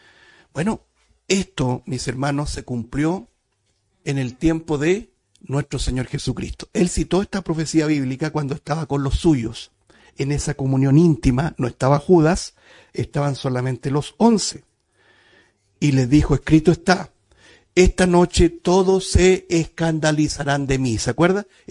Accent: Chile; ¿Estamos preocupados nosotros como chilenos lo que va a pasar en noviembre?

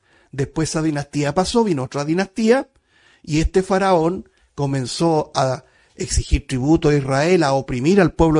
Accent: Chile; ¿Estamos preocupados nosotros como chilenos lo que va a pasar en noviembre?

